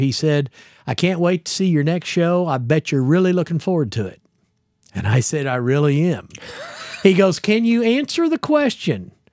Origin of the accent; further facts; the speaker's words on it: Tulsa, Oklahoma, United States; born there; You know, I was born in Tulsa, Oklahoma, so I want to give them a shout out.